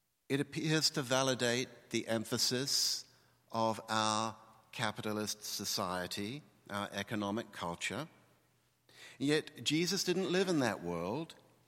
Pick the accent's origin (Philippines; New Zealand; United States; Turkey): New Zealand; moved away as an adult; now in United Kingdom; my cultural bias is, as a New Zealander who from the age of 22 lived all of his adult life in the United Kingdom